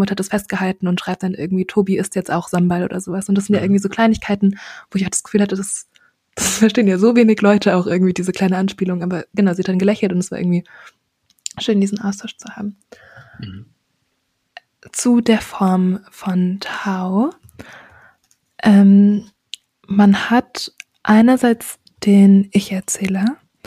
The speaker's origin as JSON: {"language": "German", "town": "Frankfurt", "region": "Hesse", "country": "Germany", "tie": "born or raised there", "lives_now": "Leipzig, Germany", "said": "Wir sind beide in Frankfurt aufgewachsen und sind jetzt beide in Leipzig"}